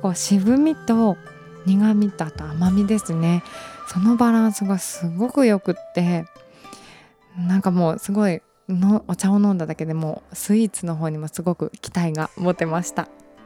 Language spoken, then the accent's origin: Japanese; Shizuoka, Japan; 私静岡出身なので